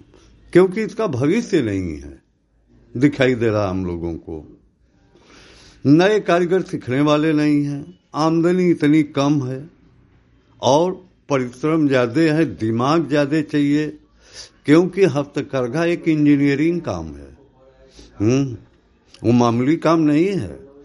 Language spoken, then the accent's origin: Hindi; Ghamapur, Uttar Pradesh, India; ग्राम Ghamapur, post लोता का निवासी हूँ।